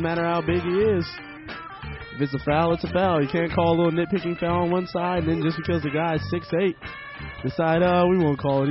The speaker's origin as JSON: {"language": "English", "town": "San Jose", "region": "California", "country": "United States", "tie": "born or raised there", "said": "all the way from my hometown, San Jose, California."}